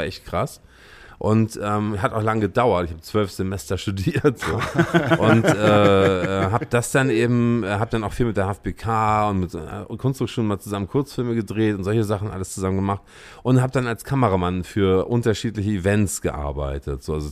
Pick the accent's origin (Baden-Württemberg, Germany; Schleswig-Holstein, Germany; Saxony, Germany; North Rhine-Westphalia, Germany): Schleswig-Holstein, Germany; Lübeck; moved away as an adult; now in Berlin, Germany; Ich bin Lübecker. Ich komme aus Lübeck ursprünglich. Und bin eben 2001 nach Berlin gezogen, erst mal von Lübeck aus.